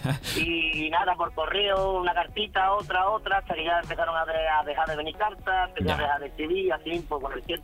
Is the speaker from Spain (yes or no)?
yes; San Silvestre de Guzmán, Andalusia, Spain; era la feria de mi pueblo, de San Silvestre de Guzmán.